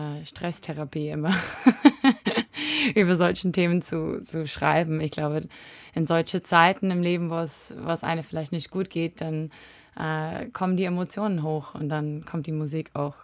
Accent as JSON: {"language": "German", "country": "New Zealand", "second_language": "German", "said": "Aber ich bin auch aus Neuseeland und wir sind viel höflicher als die Wiener."}